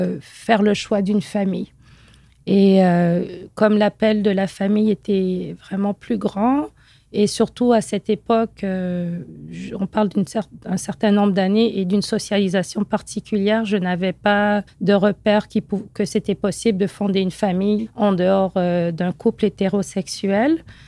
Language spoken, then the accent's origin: French; Senegal; quand j'étais jeune, j'ai grandi au Sénégal.